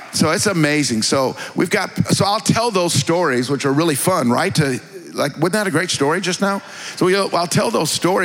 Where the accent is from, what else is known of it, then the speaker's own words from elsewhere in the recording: Bradley, Illinois, United States; I told you before that I grew up in Kankakee Bradley. Well, they call it Bourbonnais now.